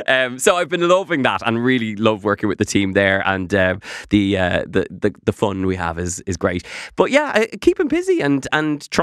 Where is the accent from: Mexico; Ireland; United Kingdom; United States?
Ireland; I grew up with a very specific hatred of potatoes. I don't know what this was as an Irish child